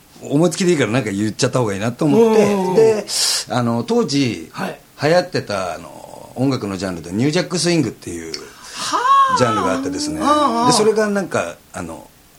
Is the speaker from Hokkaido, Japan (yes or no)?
no; Urawa, Saitama, Japan; also born or lived in Tokyo; 生まれ東京です。